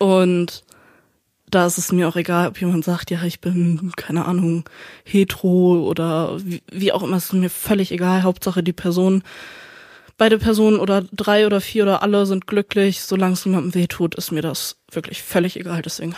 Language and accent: German; Hesse, Germany; ich bin 19 Jahre alt und ich komme aus Hessen.